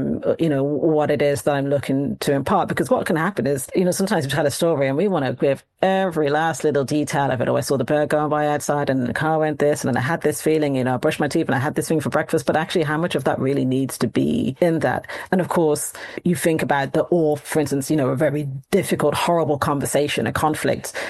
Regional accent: Ireland; also born or lived in Midlands, England; We're both born in the Midlands. And even though I was brought up in Ireland

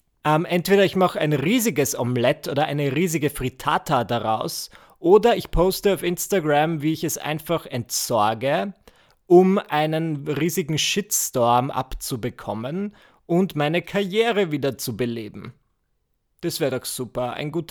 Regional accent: Vienna, Austria; ich bin Wiener. in Wien reden wir nicht miteinander.

